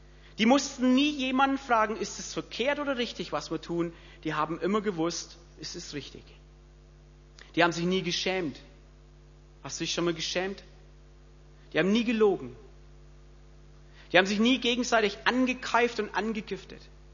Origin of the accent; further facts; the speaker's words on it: Bavaria, Germany; Ich komme aus dem Frankenwald